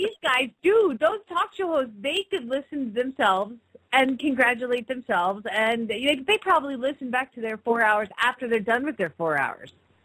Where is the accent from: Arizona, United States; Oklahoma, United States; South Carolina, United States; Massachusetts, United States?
Arizona, United States; Phoenix; from Phoenix, Arizona